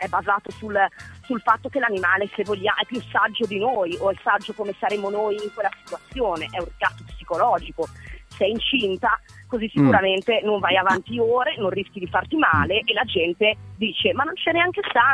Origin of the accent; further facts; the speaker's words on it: Milan, Lombardy, Italy; io sono milanese